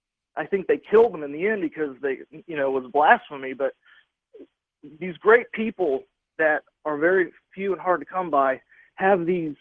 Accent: Mooresville, Indiana, United States; I went to two. I went to Mooresville and I went to Center Grove High School.

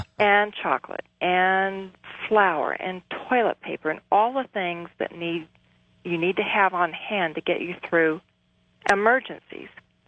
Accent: Midwest, United States; Growing up in the Midwest, we went through ice storms, tornadoes, blizzards, power outages, and at least two floods.

